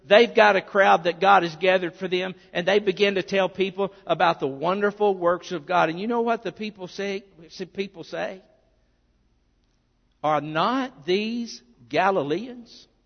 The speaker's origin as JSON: {"language": "English", "town": "Des Arc", "region": "Arkansas", "country": "United States", "said": "You see, I'm from Des Arc, Arkansas. I'm not the only one. Michael is too. Josh has roots there."}